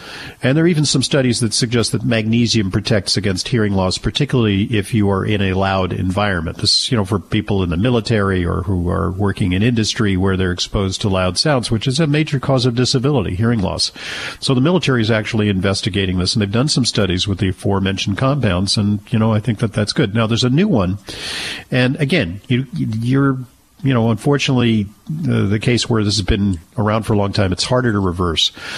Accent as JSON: {"language": "English", "region": "New York", "country": "United States", "said": "unfortunately, in my home state of New York."}